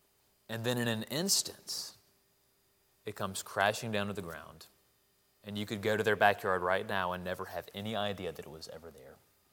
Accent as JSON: {"language": "English", "town": "Jackson", "region": "Mississippi", "country": "United States", "said": "I'm from Jackson, Mississippi. A few years back, I was at my parents' house where they still live"}